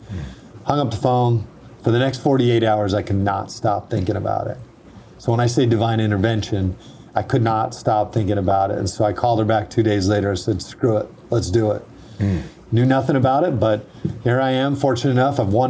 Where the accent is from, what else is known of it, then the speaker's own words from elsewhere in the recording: Hawaii, United States; also born or lived in Philippines / Arizona / Panama / Argentina; I was born and raised in Hawaii, lived in the Philippines, lived in Arizona, Panama, Argentina.